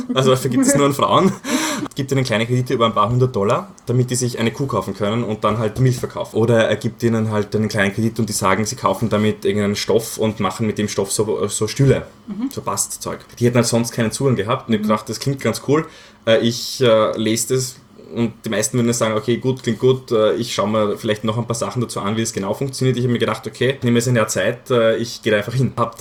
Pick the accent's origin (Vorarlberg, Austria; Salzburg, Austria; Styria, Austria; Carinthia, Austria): Styria, Austria; Graz; ich bin in Graz aufgewachsen, ich habe in Graz dann auch meinen Bachelor gemacht in BWL